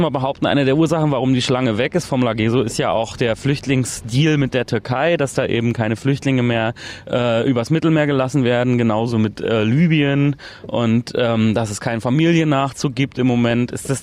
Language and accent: German; East Germany, Germany; Okay, also ich bin ja im Osten groß geworden und wir haben so Vita Cola wie Wasser getrunken.